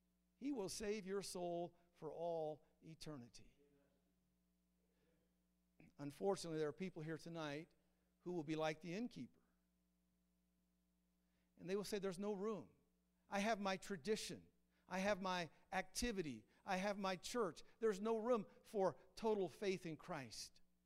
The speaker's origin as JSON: {"language": "English", "region": "Idaho", "country": "United States", "tie": "born or raised there", "said": "I grew up out in Idaho."}